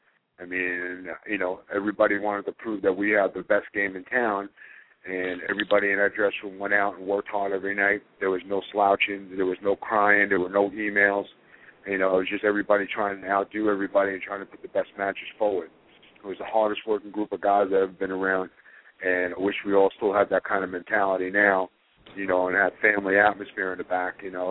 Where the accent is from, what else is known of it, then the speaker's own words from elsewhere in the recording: Staten Island, New York, United States; I told them, I'm from Staten Island, New York.